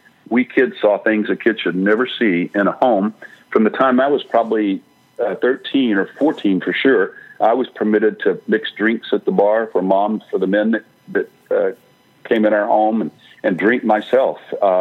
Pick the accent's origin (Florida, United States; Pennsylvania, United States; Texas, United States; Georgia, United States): Texas, United States; Fort Worth; I was raised in Fort Worth, Texas.